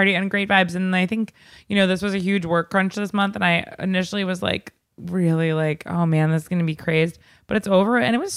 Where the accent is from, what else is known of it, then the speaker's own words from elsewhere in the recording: Long Island, New York, United States; So I don't know if you know this, Brenton, but I'm from Long Island.